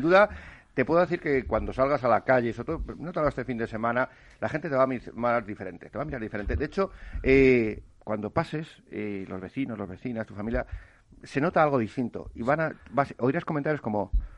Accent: Madrid, Community of Madrid, Spain; yo soy madrileño con abuela gallega, abuelo sevillano, padre malagueño, mi madre, que en paz descanse y que en gloria esté, era manchega de Calzada de Calatrava.

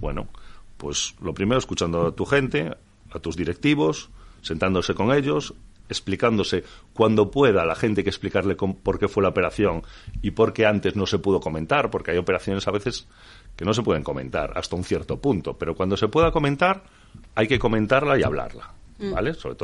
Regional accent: Galicia, Spain; que es gallega además, de donde soy yo.

